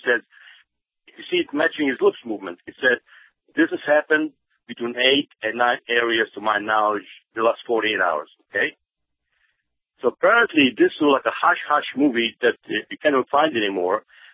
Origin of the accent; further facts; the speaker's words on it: Israel; I was always interested in aircraft, and I grew up in Israel.